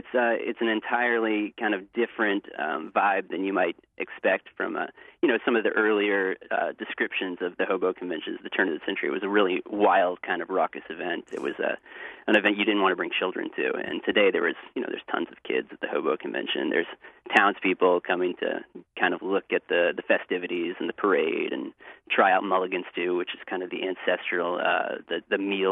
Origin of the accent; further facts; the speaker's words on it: North Carolina, United States; I went through my home state of North Carolina